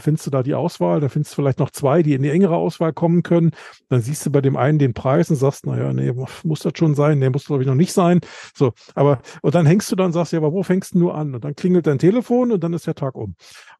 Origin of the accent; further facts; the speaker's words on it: Berlin, Germany; also born or lived in Lower Saxony; eigentlich komme ich aus Berlin. Und da sagt man, da sagt man überhaupt nicht moin, aber ich habe viele Jahre in Niedersachsen gewohnt, in der Nähe von Celle.